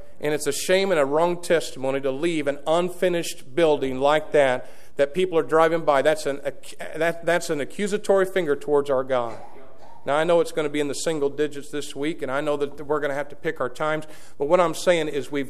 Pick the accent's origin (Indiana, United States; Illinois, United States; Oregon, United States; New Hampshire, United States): Indiana, United States; Nobody probably understands the burden that I carry for my home state of Indiana.